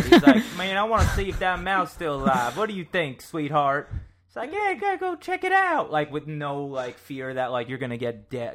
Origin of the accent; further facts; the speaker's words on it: New York City, New York, United States; Or growing up in New York City, I am just like